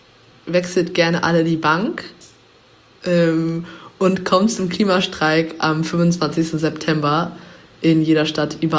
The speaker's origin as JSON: {"language": "German", "region": "England", "country": "United Kingdom", "tie": "born or raised there", "said": "Ich bin in England aufgewachsen als Kind"}